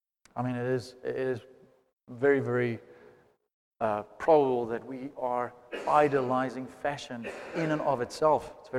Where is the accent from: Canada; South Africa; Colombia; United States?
South Africa; Johannesburg, Gauteng; I come from Joburg, and where I studied RAU back in the day, there were brothels around